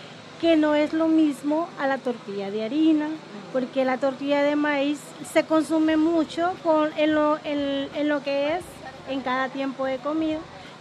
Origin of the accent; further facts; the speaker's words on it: Choluteca, Honduras; born there; also born or lived in San Pedro Sula; como yo en mi propio país tuve que emigrar de una ciudad a otra, mi ciudad natal, que es Choluteca, mi amada Choluteca, pero luego tuve que emigrar a San Pedro Sula, donde viví muchísimos años, 14 años